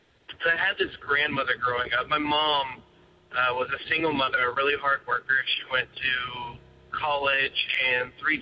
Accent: the South, United States; I was very sheltered growing up in the South.

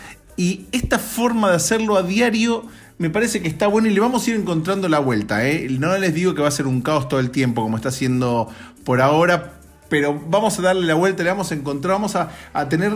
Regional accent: Argentina; now in Los Angeles, United States; Cuando yo estaba en mi país, en Argentina...

